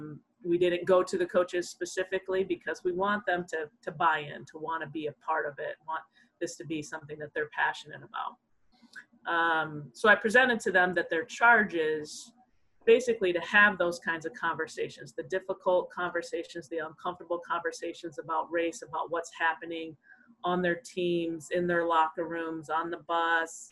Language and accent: English; Midwest, United States; I'm from the Midwest, and one of the things that attracted me to the University of New Haven when I came here as a student athlete many years ago